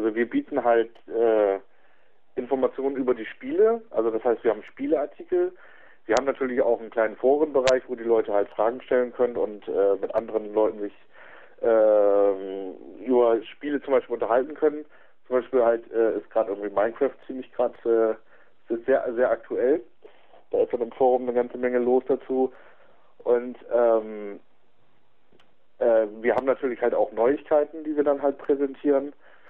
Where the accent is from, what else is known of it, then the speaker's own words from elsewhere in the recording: Northern Germany, Germany; Ja, ich komme wie du aus dem Norden. Ich wohne in der Nähe von Bremen, bin 30 Jahre alt